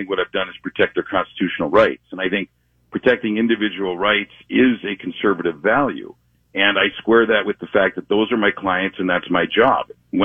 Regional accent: Canada; moved away as an adult; now in Washington County, United States; I was born and raised in Canada, so I'm a Canadian. I immigrated to this country. I came to Wisconsin in 1999 to attend Marquette Law School. I now reside in Washington County. My wife and I have lived there for the last 2 years

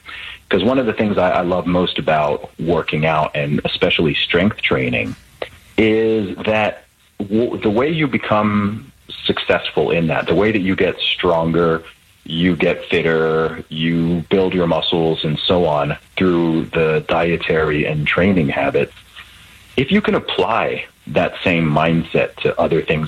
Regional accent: Saudi Arabia; also born or lived in England; I was born in England, grew up in Saudi Arabia, went to an American school, essentially up until fifth grade, was surrounded by a lot of Americans and Canadians, and then have a family background from Nigeria, and was going back to Nigeria every 2 or 3 years during my childhood.

